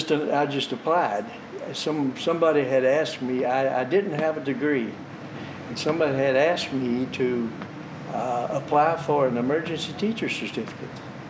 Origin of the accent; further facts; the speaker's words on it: Blackie, United States; I was raised in Blackie, and I started out at Lee's College in the fall of 1959.